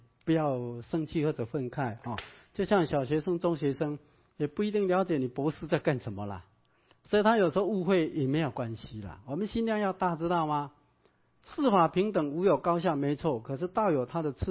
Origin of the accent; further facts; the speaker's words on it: China; 好，因为金啊，尤其我们中国人对金特别喜欢跟偏好。